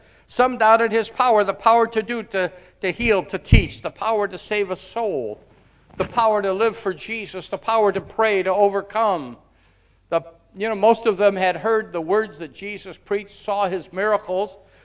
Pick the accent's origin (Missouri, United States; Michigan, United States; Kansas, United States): Michigan, United States; Detroit; I said, where are you from? He said, from Detroit area. I said, me too.